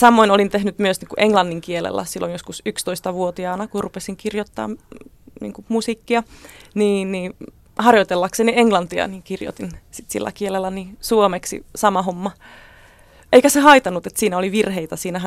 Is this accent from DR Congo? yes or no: no; Orlová, Moravian-Silesian Region, Czechia; Finnish is a second language; now in Finland; Mä olen kotoisin kaupungista nimeltä Orlovaa.